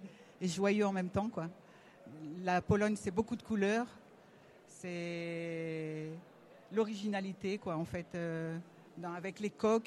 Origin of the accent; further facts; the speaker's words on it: France; Quoique nous sommes Français quand même.